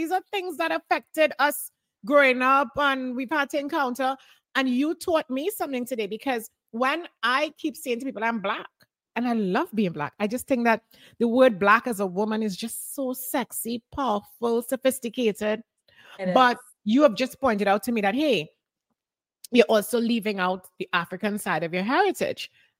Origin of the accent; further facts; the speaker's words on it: Trinidad & Tobago; I'm also black. I love being black. Like that word, I like that word, because when I was growing up in Trinidad, it was like a taboo word. I love being black, but I love being predominantly African.